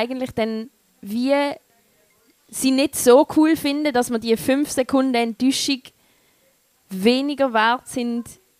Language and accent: German; Basel, Basel-Stadt, Switzerland; Ich bin wie du, wir sind beide aus Basel.